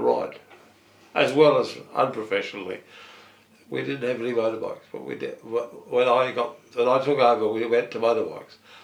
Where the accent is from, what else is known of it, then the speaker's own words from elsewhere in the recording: South Australia, Australia; also born or lived in Adelaide; On a farm, 15 kilometres northwest of Clare.